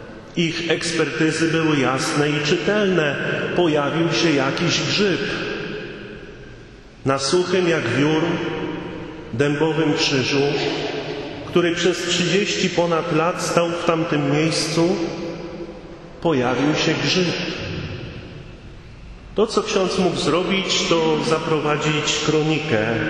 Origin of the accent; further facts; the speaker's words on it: Słupsk, Pomeranian Voivodeship, Poland; 43 lata temu w moich rodzinnych Stronach na Pomorzu w Słupsku